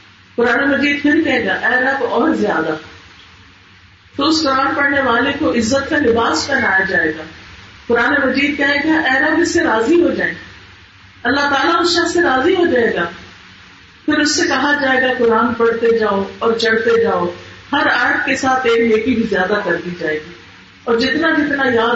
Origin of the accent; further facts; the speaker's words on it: Sargodha, Punjab, Pakistan; تو سارے بہن بھائی جو سیم میں ہم سوتے تھے, سرگودا کے رہنے والے, گرمیوں کے موسم میں کمرے کے اندر نہیں باہر سے چارپائیاں لگی